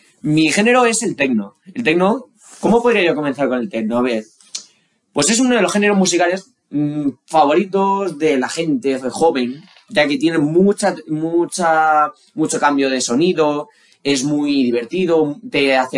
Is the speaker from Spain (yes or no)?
yes; Spain; Somos españoles, vamos retardados para todo.